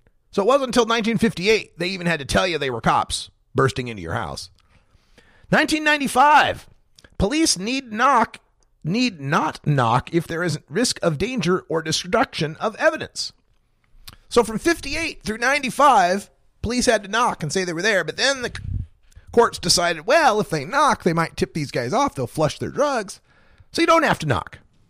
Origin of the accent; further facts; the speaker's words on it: Oregon, United States; Only Oregon, my home state of Oregon, is the only state in the United States where police must always announce themselves.